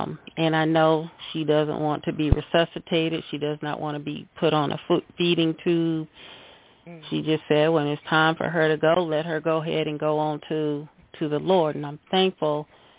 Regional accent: North Carolina, United States; And I'm from North Carolina, too, so I'm like

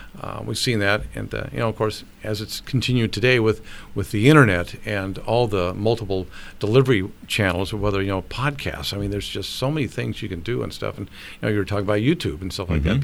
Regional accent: Seattle, Washington, United States; And growing up in Seattle, in my case, you know, I thought we had some great stations there.

